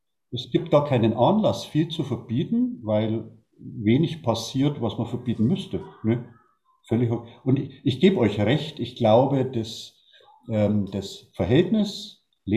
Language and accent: German; Naila, Bavaria, Germany; also born or lived in Hof; Ich bin auch im Landkreis, geboren, war dann länger weg oder lange Zeit in Hof. Ist ja nicht so weit weg, die Weltstadt Hof. Aber ich bin quasi, ich habe nach einer langen Lebensschleife, bin ich wieder irgendwie zurück in mein kleines Naila